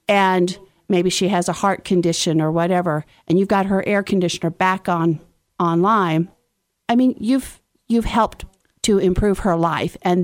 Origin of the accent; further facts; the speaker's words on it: Branson, Missouri, United States; we moved back here because this is where we are from. We are from Branson. We're both Branson High School graduates.